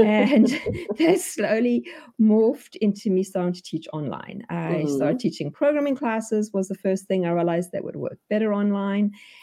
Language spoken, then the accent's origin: English; South Africa; moved away as an adult; now in United States; so you can hear from my accent, I am not American. Well, I am now, but not originally. So I come from South Africa. We moved here 20 years ago now.